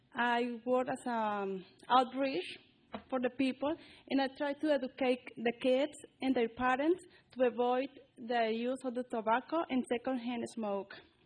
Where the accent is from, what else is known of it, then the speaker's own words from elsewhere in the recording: Colombia; English is a second language; now in United States; I'm from Colombia, that is in South America.